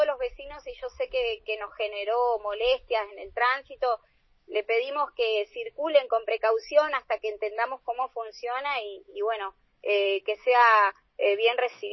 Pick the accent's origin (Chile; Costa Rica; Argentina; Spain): Argentina; Río Gallegos, Santa Cruz; nosotros, los que somos de acá, de Gallegos, estamos tan acostumbrados a circular en ese lugar de una misma manera por muchos años